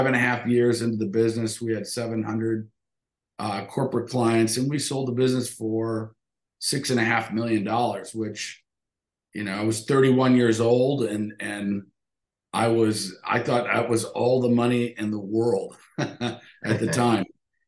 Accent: Detroit, Michigan, United States; Both sides of my family, both my mom and my dad, I grew up in Detroit, and they, both sides of the families had family businesses.

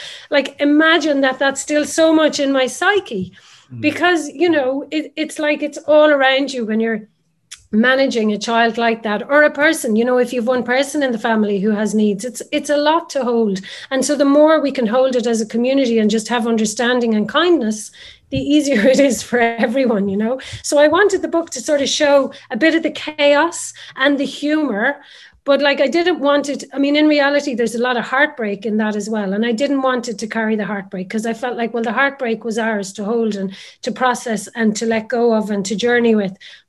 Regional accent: Nenagh, Munster, Ireland; I grew up in Nina and Tipperary

